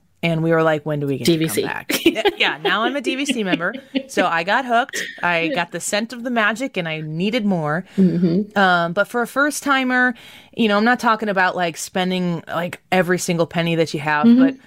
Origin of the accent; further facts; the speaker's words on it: Midwest, United States; I'm from the Midwest, and we have that hot, humid weather here.